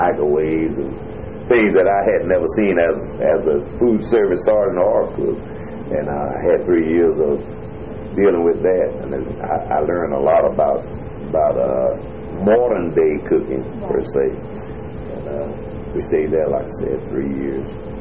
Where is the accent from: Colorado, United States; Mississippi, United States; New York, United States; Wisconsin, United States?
Mississippi, United States; I left them in my hometown in Mississippi